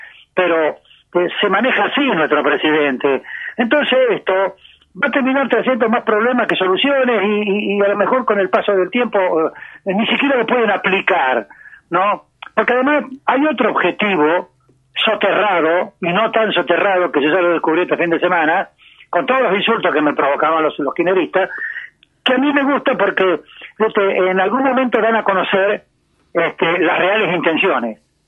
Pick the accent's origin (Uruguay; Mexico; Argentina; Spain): Argentina; Sunchales, Santa Fe; Yo me crié en Sunchales porque soy de Sunchales.